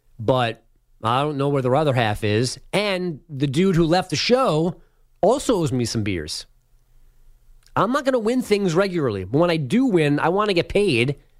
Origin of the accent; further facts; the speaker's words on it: New York, United States; I'm a New Yorker my entire life.